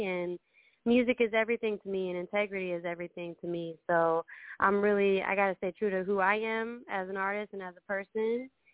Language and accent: English; Indianapolis, Indiana, United States; Yeah, so I'm born and raised in Indianapolis.